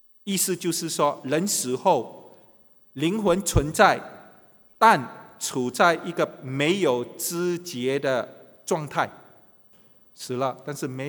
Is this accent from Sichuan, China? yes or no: no; Guangdong, China; 这个观点呢就像我们广东人所常用的